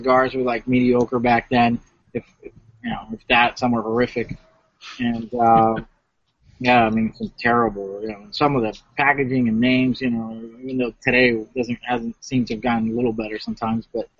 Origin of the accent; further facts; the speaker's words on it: Princeton, New Jersey, United States; But I grew up in the Northeast, in Princeton, New Jersey